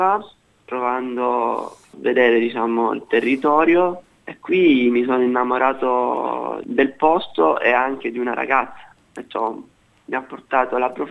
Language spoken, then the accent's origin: Italian; Lipari, Sicily, Italy; moved away as an adult; now in Australia; Sono siciliano, di origine esattamente le isole Eolie, l'isola di Lipari.